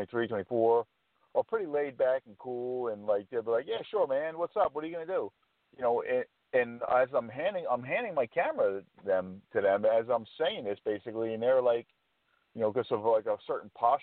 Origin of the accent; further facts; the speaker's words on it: New Jersey, United States; I grew up in New Jersey, but I lived in many different places since that time period.